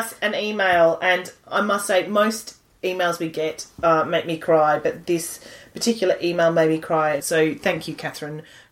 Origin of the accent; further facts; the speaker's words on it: United Kingdom; because we're British, to buy a book and just point at some pictures rather than actually explain.